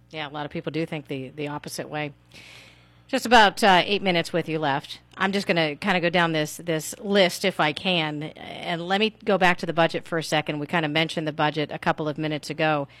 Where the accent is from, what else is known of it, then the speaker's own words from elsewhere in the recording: Butler, United States; I have to say, I'm from Butler. I moved away and then came back home and have been home since